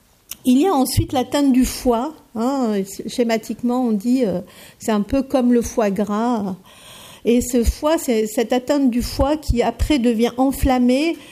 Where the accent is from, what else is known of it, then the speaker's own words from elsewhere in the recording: Marseille, Provence-Alpes-Côte d'Azur, France; donc moi je suis marseillaise, hein